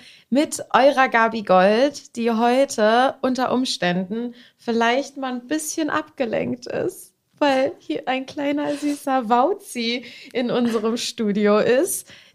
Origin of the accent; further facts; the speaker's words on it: Berlin, Germany; born there; ich komme gebürtig aus Berlin.